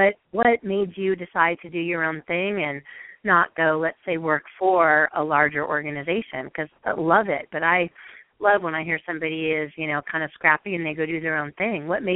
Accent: Midwest, United States; It's like, I'm from the Midwest.

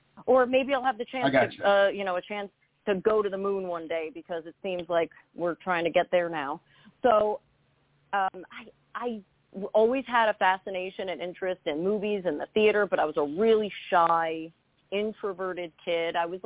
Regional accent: New Jersey, United States; I grew up in Jersey. I'm a New Jersey girl.

